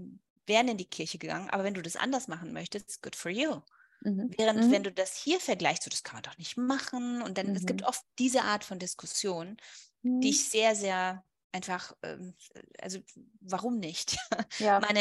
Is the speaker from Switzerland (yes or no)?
no; Germany; also born or lived in Spain; weil ich bin ja Deutsche und Spanierin und deswegen vergleiche ich die beiden Länder auch mal ganz gerne.